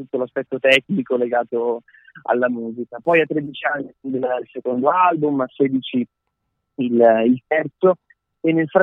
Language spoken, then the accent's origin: Italian; Treviso, Veneto, Italy; perché comunque sono di Treviso e quindi soprattutto nella zona